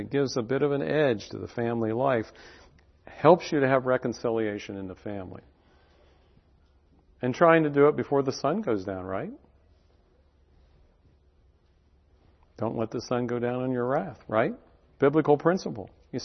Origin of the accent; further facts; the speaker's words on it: Clearfield, Pennsylvania, United States; my message as I grew up in Clearfield was, well, you want to be a success, you go out there.